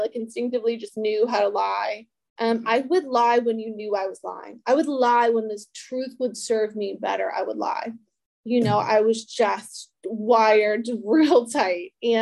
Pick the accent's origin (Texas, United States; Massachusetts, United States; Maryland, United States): Maryland, United States; Ellicott City; And, you know, I grew up just outside of Baltimore, Ellicott City, kind of Glendale area, for anyone that is familiar. In a house that my dad had built.